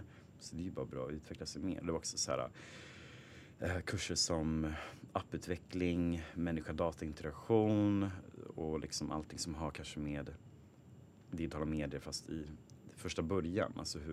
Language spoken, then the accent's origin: Swedish; Stockholm, Stockholm County, Sweden; born there; Jag är född i Stockholm och gillar Stockholm och vill stanna här.